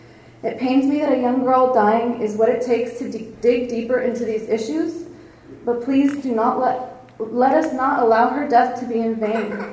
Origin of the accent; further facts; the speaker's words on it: Pacifica, California, United States; Many people may be aware of a similar situation recently occurred in Pacifica, my hometown.